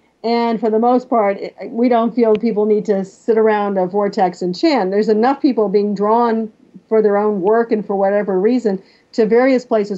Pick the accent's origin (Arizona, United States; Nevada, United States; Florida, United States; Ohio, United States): Florida, United States; I grew up in Florida, for example